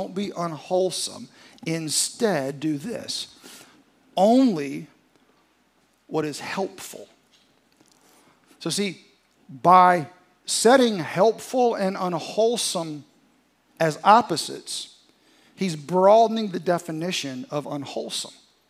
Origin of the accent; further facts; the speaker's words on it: the South, United States; I was raised in the South and Southern Baptist.